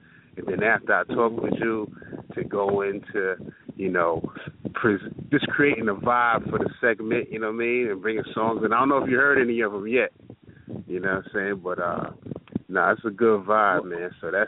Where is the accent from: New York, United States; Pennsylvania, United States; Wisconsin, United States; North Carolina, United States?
New York, United States; White Plains; what we experienced as artists growing up in Westchester, White Plains